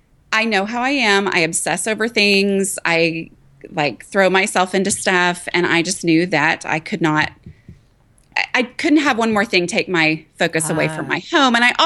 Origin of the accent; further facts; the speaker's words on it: Dallas, Texas, United States; Well, I grew up in the Dallas area and had a great, you know